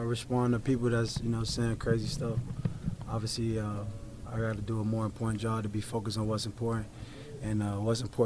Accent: Liberty City, Florida, United States; I'm not hiding from none of you. I don't hide from no one. I'm from Liberty City.

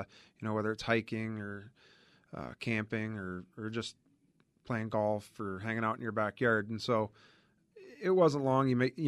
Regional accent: Indiana, United States; We grew up in Indiana and both actually graduated from Purdue.

